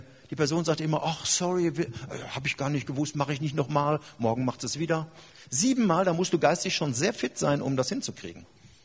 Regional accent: Gelsenkirchen, North Rhine-Westphalia, Germany; ich komme aus Gelsenkirchen, ich bin Schalke-Fan

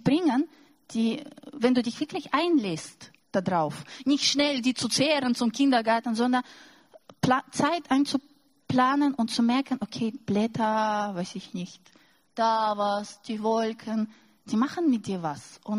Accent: Russia; Also für mich als Russin, ich habe erlebt in meiner Kindheit, dass Brot mit Butter und Banane ein Luxus ist.

